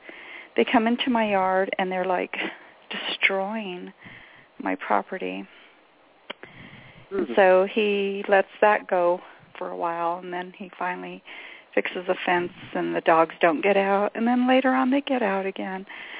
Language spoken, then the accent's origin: English; New Mexico, United States; I'm from New Mexico.